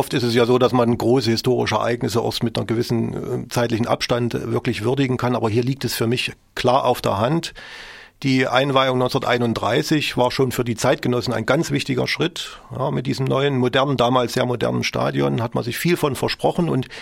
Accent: Erfurt, Thuringia, Germany; Ich bin selbst echte Puffbohne, gebürtiger Erfurter

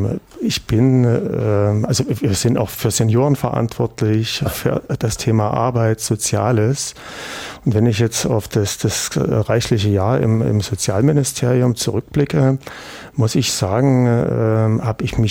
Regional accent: East Germany, Germany; Und also ich bin ja auch hier im Osten groß geworden.

